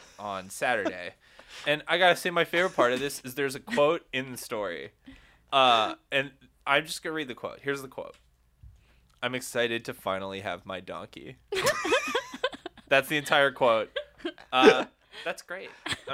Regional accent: Charlotte, North Carolina, United States; Now, I'm from Charlotte.

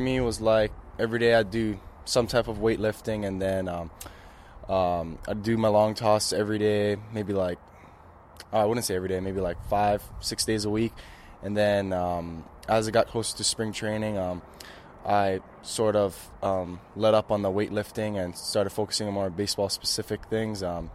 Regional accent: Hawaii, United States; Well, for regular season play, it was just teams around our island.

